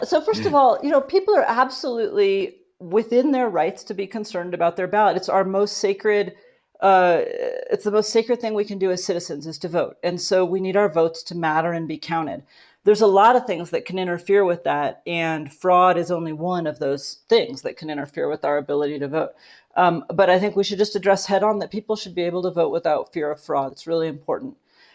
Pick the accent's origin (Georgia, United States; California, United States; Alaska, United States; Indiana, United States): Alaska, United States; also born or lived in Colorado; What it means is that I am from Alaska, but I lived recently in Colorado.